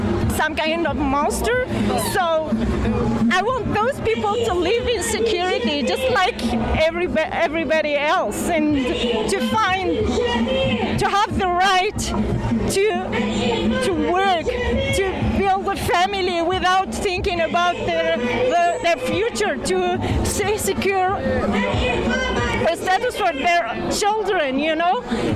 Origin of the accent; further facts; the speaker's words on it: Montreal, Quebec, Canada; I'm from Montreal.